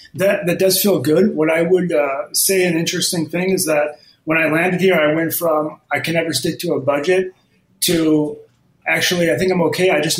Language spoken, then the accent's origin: English; Midwest, United States; moved away as an adult; So I moved from the Midwest about 6 months ago. And it was just like I've never moved anywhere outside probably a 20-mile radius.